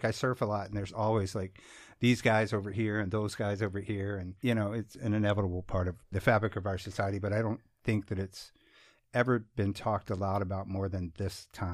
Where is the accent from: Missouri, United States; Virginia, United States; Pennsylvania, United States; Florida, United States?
Virginia, United States; also born or lived in Utah; Yeah, I grew up in Virginia.